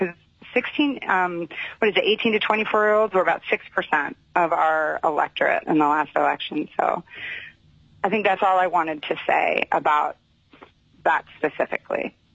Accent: Fairbanks, Alaska, United States; I am from Fairbanks, and I'm representing myself, teachers, and I'm also the Alaska Teacher of the Year for 2020.

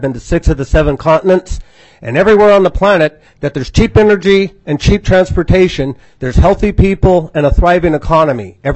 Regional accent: Elfin Cove, Alaska, United States; now in Hoonah, United States; I'm here on behalf of Alaskans for Alaska. I grew up in Elfin Cove. I live in Hoonah. I'm a lifelong Alaskan.

